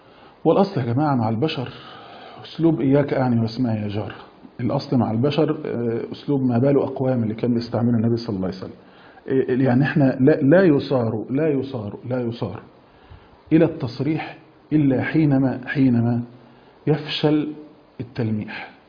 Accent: Egypt; وهم بيقولوا عندنا في مصر كده بيرموا على بعض

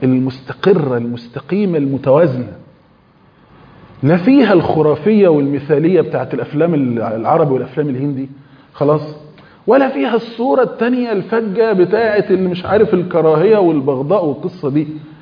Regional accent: Egypt

